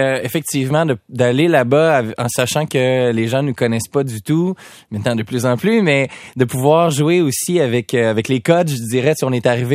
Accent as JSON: {"language": "French", "region": "Quebec", "country": "Canada", "said": "les 4 Québécois"}